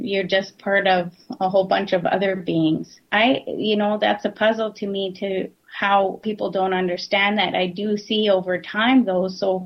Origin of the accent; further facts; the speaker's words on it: British Columbia, Canada; it means boulder on the beach woman. I'm from Ch'eklesit and Tlaoquit, which are part of the new channels on the west coast of Vancouver Island.